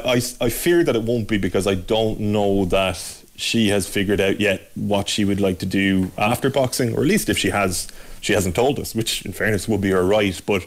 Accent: Ireland; I think, as an Irish sports fan.

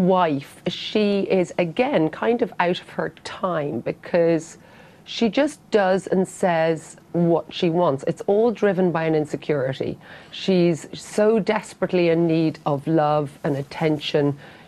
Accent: Ireland; now in England; because we just moved as an Irish family to England. And so it was like an instruction manual because suddenly I'm at a school in Ascot

